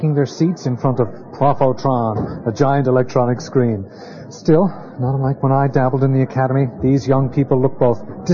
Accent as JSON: {"language": "English", "region": "Newfoundland and Labrador", "country": "Canada", "said": "my essentially urban experiences as a Newfoundlander"}